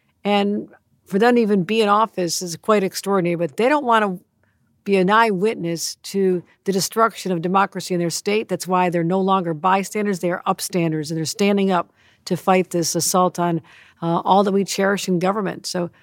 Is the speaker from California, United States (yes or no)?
no; Buffalo, New York, United States; born there; now in Albany, United States; First of all, I was born in Buffalo, but I'm in Albany, our state capital